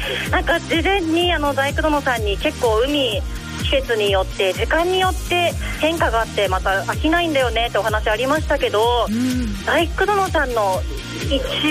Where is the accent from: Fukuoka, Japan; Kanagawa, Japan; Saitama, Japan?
Kanagawa, Japan; 今日も地元神奈川の飲食店を全力で盛り上げるべく